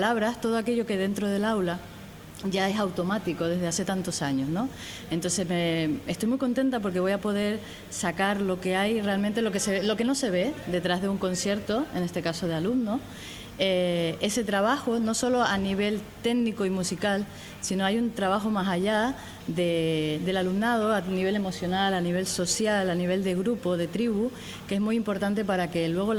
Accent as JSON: {"language": "Spanish", "town": "La Orotava", "region": "Canary Islands", "country": "Spain", "said": "yo soy de La Orotava y estoy muy cerquita"}